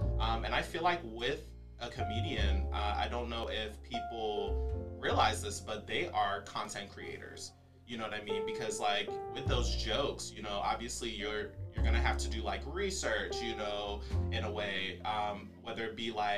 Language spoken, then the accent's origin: English; Virginia Beach, Virginia, United States; I know like in Virginia, where I'm originally from, it's kind of like that. I'm from Virginia Beach.